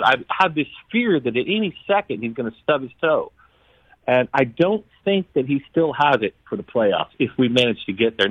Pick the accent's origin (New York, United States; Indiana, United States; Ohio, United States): Indiana, United States; Indianapolis; I am from Indianapolis